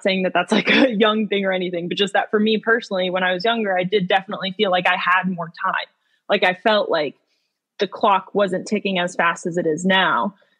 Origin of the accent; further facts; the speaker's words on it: Georgia, United States; again, I'm from Georgia, so seeing their reaction in Cop City has been really eye-opening for me personally